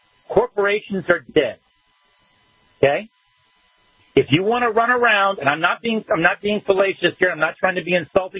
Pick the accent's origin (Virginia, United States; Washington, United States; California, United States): Virginia, United States; I was born in Virginia. I'm a Virginian.